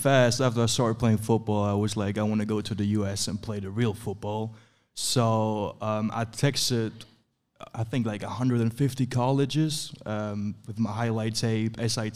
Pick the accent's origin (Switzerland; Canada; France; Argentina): Switzerland; English is a second language; I'm from Switzerland, Bill Banker. It's like a small village in Switzerland.